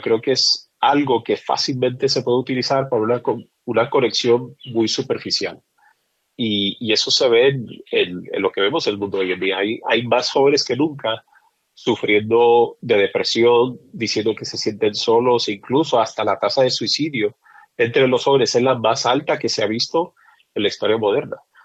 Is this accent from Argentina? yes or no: no; Mexico; now in Puerto Rico; antes yo decía que era mexicano, pero ahora pues mi esposa es de Puerto Rico, mis hijos son de Puerto Rico. Amo Puerto Rico como amo México, igual, o sea, tengo familiares y todo en Estados Unidos